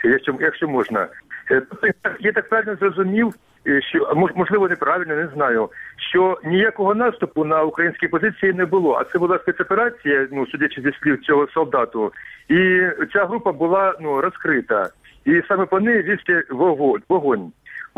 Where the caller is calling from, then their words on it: Kramatorsk, Donetsk Oblast, Ukraine; Здравствуйте … Краматорск